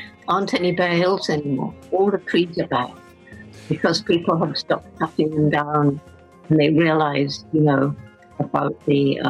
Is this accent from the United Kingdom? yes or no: yes; Bournemouth, South West England, United Kingdom; I'm speaking to you from the house where I grew up in Bournemouth in England on the south coast.